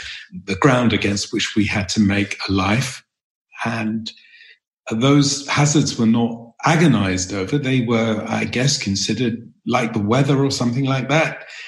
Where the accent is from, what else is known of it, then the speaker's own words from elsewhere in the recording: London, United Kingdom; I grew up in North London, and London was in the 1950s and early 60s